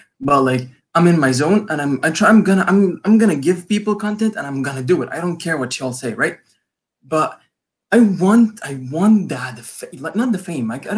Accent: Egypt; I'm from Egypt.

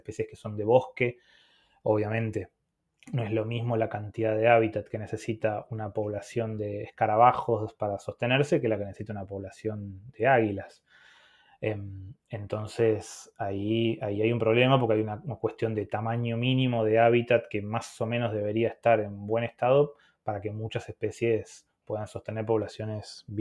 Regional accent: Tierra del Fuego, Argentina; Sí, yo soy de acá de Tierra del Fuego y cuando era chico me gané una guía de aves

